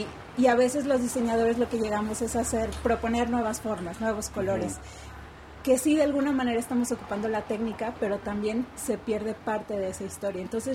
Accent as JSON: {"language": "Spanish", "region": "Oaxaca", "country": "Mexico", "said": "Sí, yo soy de aquí de Oaxaca"}